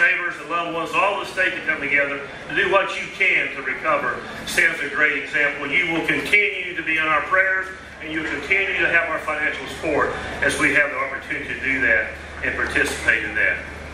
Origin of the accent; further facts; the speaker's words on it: Kentucky, United States; growing up in Western Kentucky, I had the opportunity to attend many Fancy Farm Picnics.